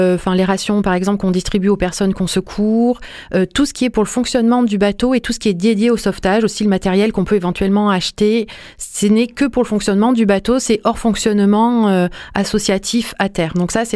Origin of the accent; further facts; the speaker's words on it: France; nous, en tant que Français